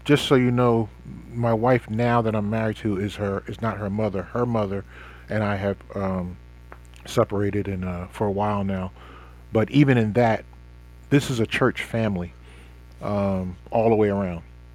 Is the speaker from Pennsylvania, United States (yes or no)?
yes; Cheltenham, Pennsylvania, United States; also born or lived in Levittown; Growing up, I grew up in Cheltenham. I went to the Cheltenham School District. But I graduated from the Chamonix area. I moved out there to Levittown